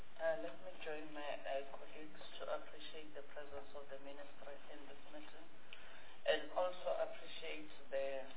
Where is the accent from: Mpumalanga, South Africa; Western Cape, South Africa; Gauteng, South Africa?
Mpumalanga, South Africa; I'm from Mpumalanga